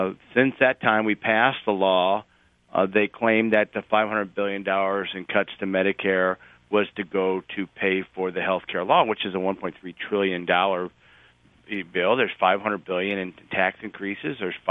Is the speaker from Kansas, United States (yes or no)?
no; Illinois, United States; I'm from Southern Illinois, and it's a very conservative area